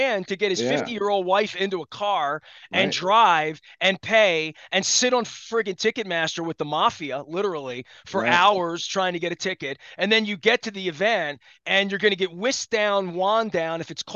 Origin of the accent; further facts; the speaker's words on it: Dundalk, Maryland, United States; I'm from Dundalk.